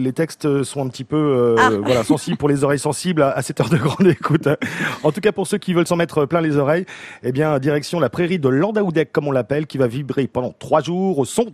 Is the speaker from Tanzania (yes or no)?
no; Rennes, Brittany, France; born there; je suis né à Rennes, je suis un pur beurre.